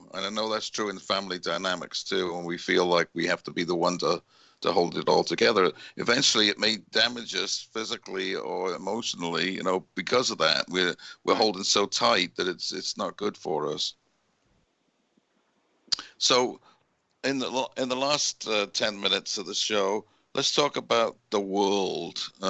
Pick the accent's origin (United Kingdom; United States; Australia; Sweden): United Kingdom; I grew up in Britain